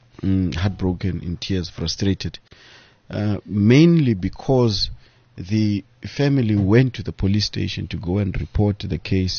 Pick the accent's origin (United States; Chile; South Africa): South Africa; Mamelodi, Gauteng; We are fortunately originally from Mamelodi ourselves.